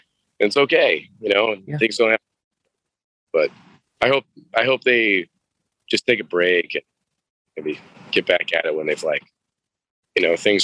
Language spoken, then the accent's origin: English; Midwest, United States; And I'm from the Midwest, so it's not like we're on the East Coast